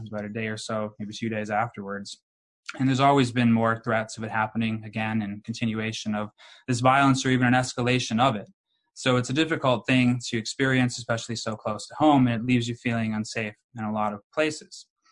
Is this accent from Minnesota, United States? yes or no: yes; Minneapolis, Minnesota, United States; now in San Diego, United States; but I'm not from here originally. Originally, I'm from Minneapolis. And I lived within the city limits of Minneapolis until I was about 8. My family lived there, and then we moved out to the suburbs of Minneapolis, where I spent the rest of my childhood.